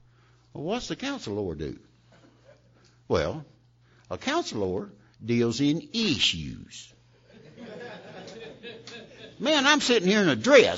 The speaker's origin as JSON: {"language": "English", "region": "Tennessee", "country": "United States", "said": "I come from a long line of visionaries. We're from Tennessee."}